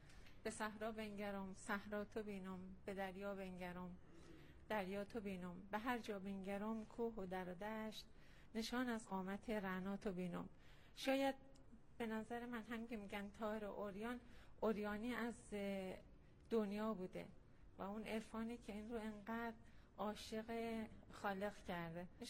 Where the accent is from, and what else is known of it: Nahavand, Hamadan, Iran